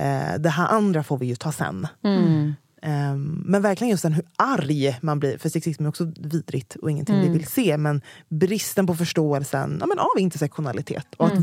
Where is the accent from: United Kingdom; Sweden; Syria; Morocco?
United Kingdom; accent: British; jag har den mest brittiska dialekten